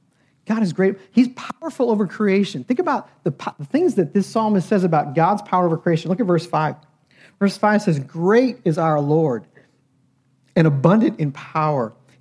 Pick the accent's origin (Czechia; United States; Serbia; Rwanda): United States; Buffalo, New York; moved away as an adult; now in Greenville, United States; Now, I grew up in Buffalo. It kind of defines your life in Buffalo.